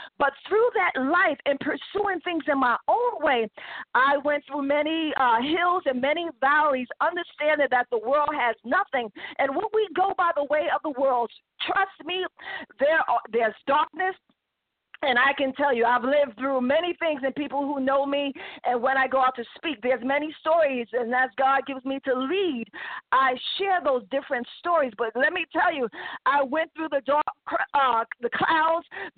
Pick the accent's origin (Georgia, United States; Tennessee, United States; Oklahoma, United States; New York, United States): New York, United States; Bronx; born there; I was born in the Bronx, New York.